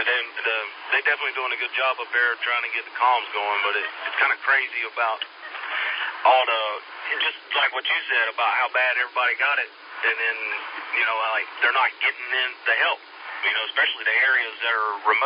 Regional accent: Myrtle Beach, South Carolina, United States; now in Oconee, United States; I'm originally from Myrtle Beach, and it was kind of quiet on the airways down there, so I never did test out to go get it and moved up here to Oconee

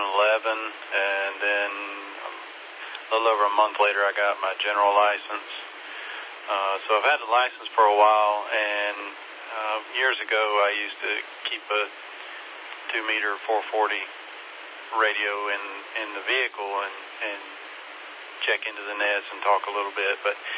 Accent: Landrum, South Carolina, United States; I'm in Taylor's, so I live in Taylor's now, but I grew up really in Landrum.

